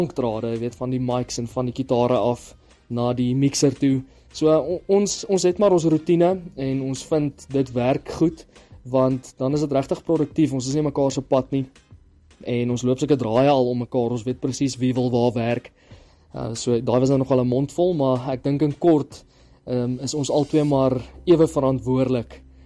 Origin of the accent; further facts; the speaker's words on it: Free State, South Africa; die Vrystaat is maar waar ek vandaan kom, is my plek hierdie, so ek is definitief een cheetah.